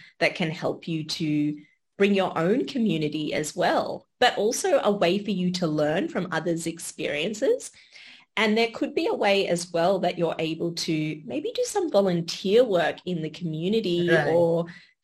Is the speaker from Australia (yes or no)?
yes; Australia; I grew up in Australia. So I guess although I'm Indian Australian, I probably identify more as Australian.